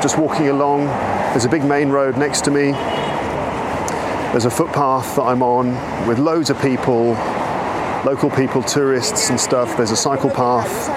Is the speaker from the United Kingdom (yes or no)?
yes; London, United Kingdom; London, which is basically my hometown, kind of.